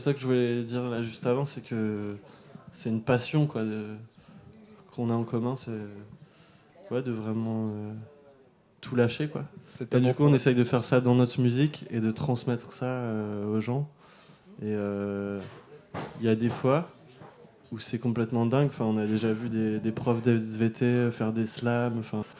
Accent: Roubaix, Hauts-de-France, France; born there; Et moi, je suis né à Roubaix, donc ce lieu, c'est un lieu qui m'est cher

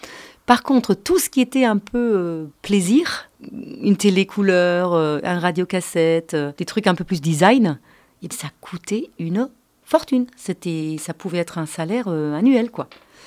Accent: Berlin, Germany; French is a second language; j'ai grandi à Berlin-Est et j'avais 18 ans quand le mur est tombé.

